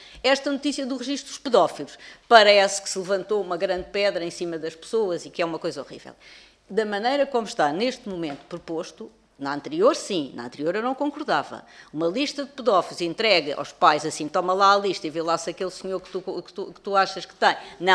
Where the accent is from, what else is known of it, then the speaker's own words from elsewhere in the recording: Portugal; eu digo sempre isto porque sou portuguesa, sou cidadã